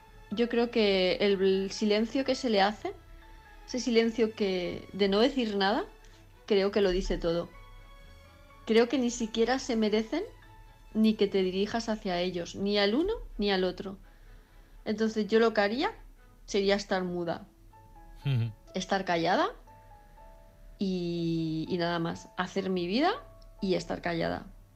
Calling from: Palma, Balearic Islands, Spain; de Palma de Mallorca

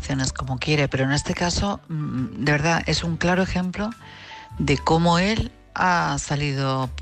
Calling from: Madrid, Community of Madrid, Spain; de Madrid.

